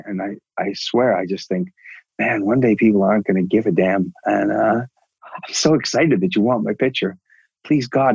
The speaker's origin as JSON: {"language": "English", "country": "Canada", "said": "There's something really special about being Canadian, isn't there, though?"}